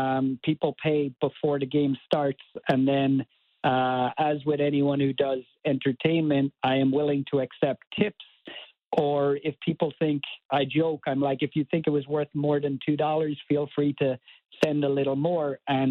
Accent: Cork, Munster, Ireland; born or raised there; moved away as an adult; now in Baltimore, United States

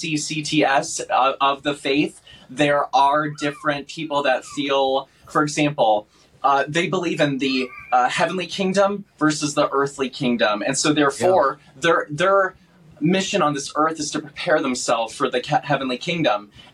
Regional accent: Florida, United States; No, I'm from Florida. I'm from Florida. My dad's a retired Navy captain, represent Jacksonville.

